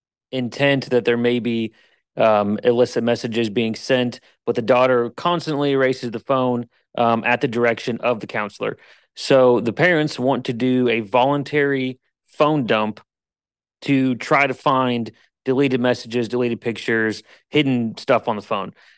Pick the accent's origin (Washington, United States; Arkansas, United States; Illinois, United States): Washington, United States; So I'm from Washington State.